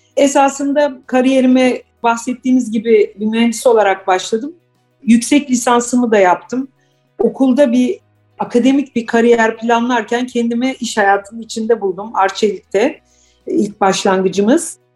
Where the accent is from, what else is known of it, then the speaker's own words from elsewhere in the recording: Antakya, Hatay, Turkey; born there; farklı kültürlerin buluşma noktası olan Antakya'da doğdum. O yüzden büyük masaların olduğu sosyal ortamların içerisinde büyüdüm.